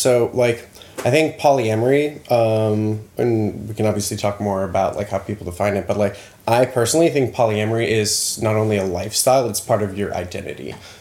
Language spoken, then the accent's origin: English; Bergen, Vestland, Norway; English is a second language; moved away as an adult; also born or lived in United States; I am Norwegian-American, so I was born and raised in Bergen, lived there for 19 years, then I ran away to the United States